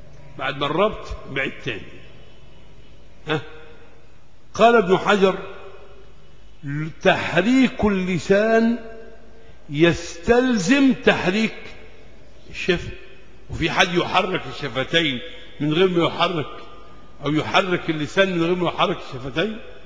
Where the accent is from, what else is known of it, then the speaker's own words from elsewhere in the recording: Egypt; ده مؤتمر عقده أهل الكتاب عندنا في مصر